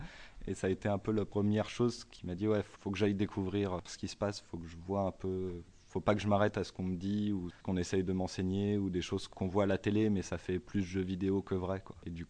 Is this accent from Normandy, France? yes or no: no; Saint-Malo, Brittany, France; moi je viens de Saint-Malo en Bretagne